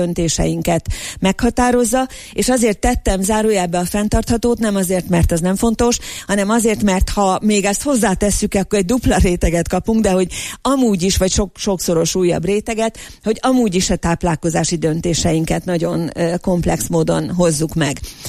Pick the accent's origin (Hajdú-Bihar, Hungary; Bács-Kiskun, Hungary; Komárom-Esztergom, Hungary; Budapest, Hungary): Hajdú-Bihar, Hungary; Debrecen; Én debreceniként tudnék mesélni arról, hogy milyen típusú ételek fogyasztása elvárt egy lakodalmon